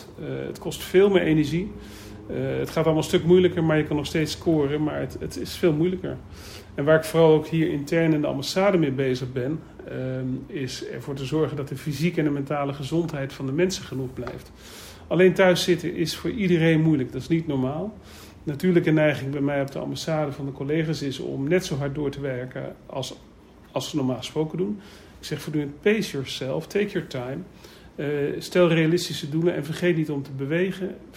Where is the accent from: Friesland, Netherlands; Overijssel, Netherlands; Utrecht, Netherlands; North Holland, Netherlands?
Utrecht, Netherlands; Ik kom uit Utrecht